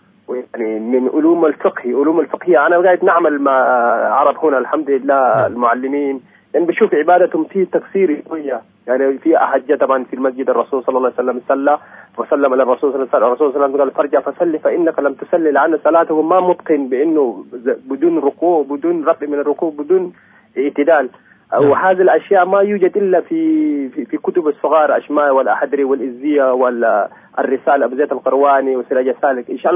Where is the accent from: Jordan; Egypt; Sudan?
Sudan; now in Afula, Israel; انا من عفولة، من اخوانكم السودانيين الموجودين هون المهاجرين